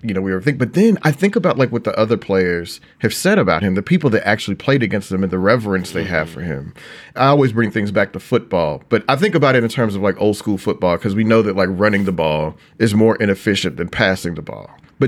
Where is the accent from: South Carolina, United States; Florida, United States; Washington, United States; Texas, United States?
Texas, United States; Houston; Because I grew up in Houston. And so as a result, I was not actually even a Jordan fan.